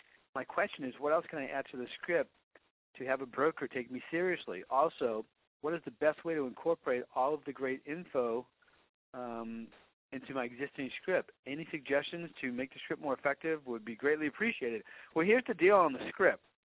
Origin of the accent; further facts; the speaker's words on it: Boston, Massachusetts, United States; I never mentioned on the phone that I was from Boston unless they could figure it out from my accent.